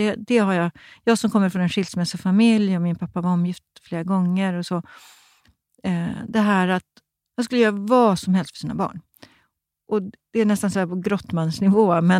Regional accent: Stockholm, Stockholm County, Sweden; han var från Göteborg och jag var från Stockholm

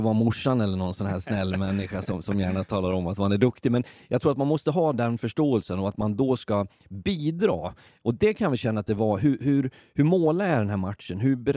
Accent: Leksand, Dalarna County, Sweden; så var jag på några matcher i Leksand där jag kommer ifrån

